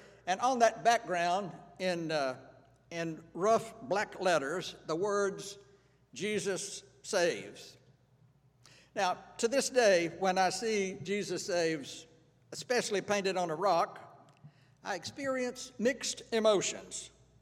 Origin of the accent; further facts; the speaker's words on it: Georgia, United States; I grew up here in North Georgia, and while my own upbringing was thoroughly Presbyterian, I was always aware that there were people, believers, who had practices other than my own.